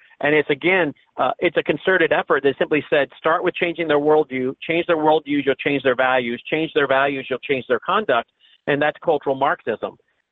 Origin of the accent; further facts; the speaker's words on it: Tennessee, United States; which was founded and led by a congressman from my home state of Tennessee.